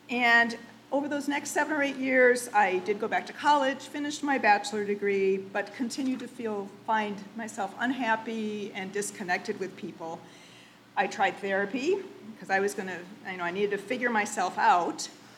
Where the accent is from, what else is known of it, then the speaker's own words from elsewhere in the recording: Wisconsin, United States; I grew up in Wisconsin, so I'd go up on my out on my bike into the cornfields and just ride until it was dark out